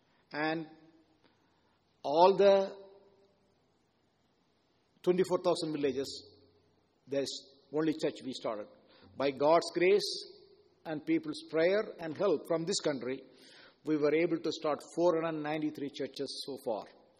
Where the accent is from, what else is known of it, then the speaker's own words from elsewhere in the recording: India; English is a second language; I born and raised in India, and India is a country we have 1.4 billion people, three times smaller, and 82% Hindus